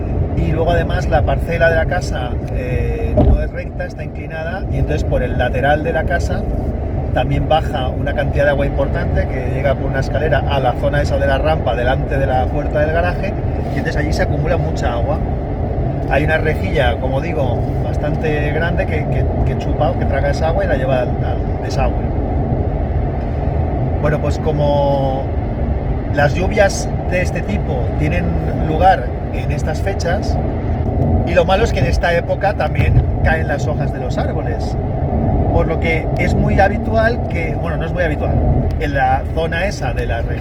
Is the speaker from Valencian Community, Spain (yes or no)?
yes; Valencian Community, Spain; Si sigues este programa desde hace tiempo, sabrás que yo soy valenciano.